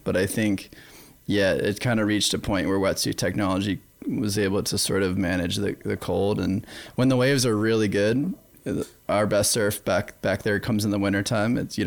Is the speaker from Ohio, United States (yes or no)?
no; Gloucester, Massachusetts, United States; Yep, I grew up in Massachusetts. The North Shore of Massachusetts, a place called Gloucester. It's a really old, it's one of America's oldest seaports. And yeah, I just grew up around the ocean my whole life.